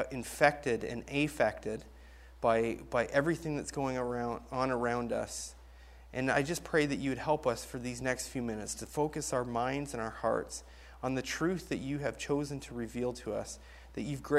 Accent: Binbrook, Ontario, Canada; But back when I was growing up in Binbrook, Ontario, it was a hick town. It was backwoods, and it was fine.

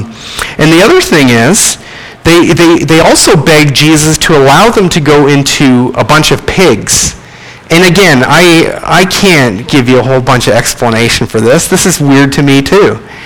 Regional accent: Canada; accent: Canadian; I'm running into my Canadian accent here.

